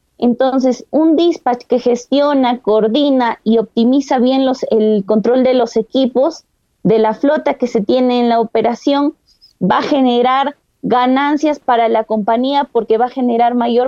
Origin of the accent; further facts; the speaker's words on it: Cajamarca, Peru; Yo soy de Cajamarca. Cajamarca es una región minera